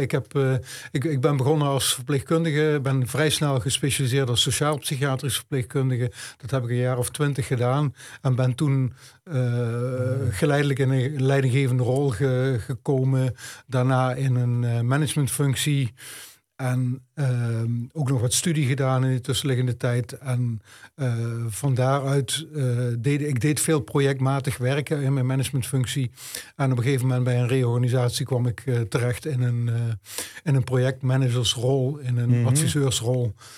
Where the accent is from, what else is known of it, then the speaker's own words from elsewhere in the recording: Limburg, Netherlands; born there; now in Venlo, Netherlands; Nee, ik ben geboren in Zuid-Limburg.